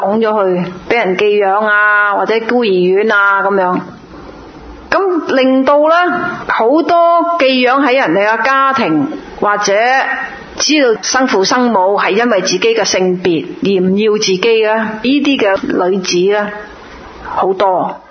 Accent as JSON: {"language": "Cantonese", "country": "Hong Kong", "said": "我哋香港人啦，最有份"}